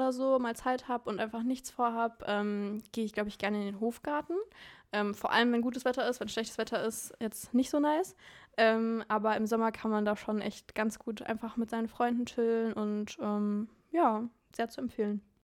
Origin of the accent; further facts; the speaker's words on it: North Rhine-Westphalia, Germany; now in Bonn, Germany; ich komme auch nicht ursprünglich aus Bonn. Ich komme aus einem kleineren Ort, der so angrenzt an die Niederlande schon fast, aber auch am Rhein. Und meine Eltern kommen aber aus Bonn ursprünglich.